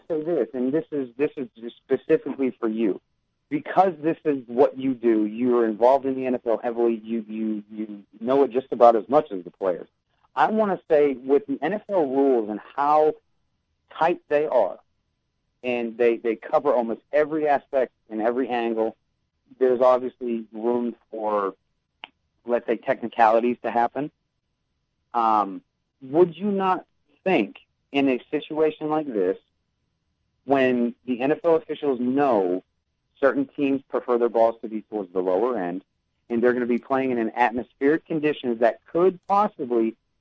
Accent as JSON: {"language": "English", "region": "New England", "country": "United States", "tie": "born or raised there", "moved": "yes", "said": "I have been born and raised in New England all my life up until I chose to move away."}